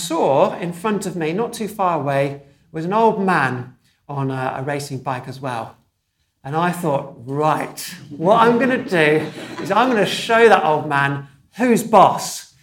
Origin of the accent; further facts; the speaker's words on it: Dunstable, East of England, United Kingdom; I was out on my racing bike in my hometown of Dunstable